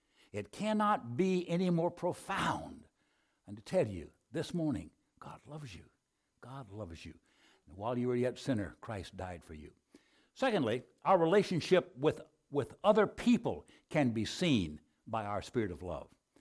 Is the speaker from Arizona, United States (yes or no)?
yes; Arizona, United States; Now, as a young man, born and raised in Arizona, I realized a difficult time. First of all, in Arizona, you cannot, the winters are so delightful, you cannot tempt people with heaven if you live in Arizona.